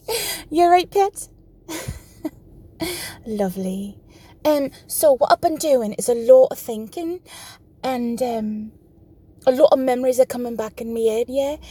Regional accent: United States; accent: American; moved away as an adult; now in England, United Kingdom; as an expat from America, I found I got lots more survey responses by using my American accent.

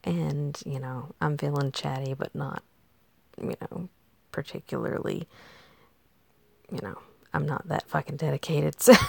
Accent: Georgia, United States; So I'm from Georgia. Now it's spelled Georgia, but it's Georgia.

